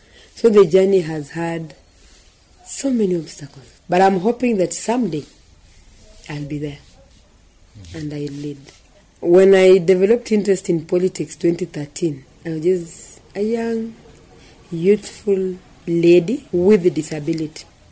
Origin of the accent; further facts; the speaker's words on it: Kakamega County, Kenya; I'm 40 years old now. I come from Kakamega County, Mumias East Sub-County, Malai Songo Makunga Ward.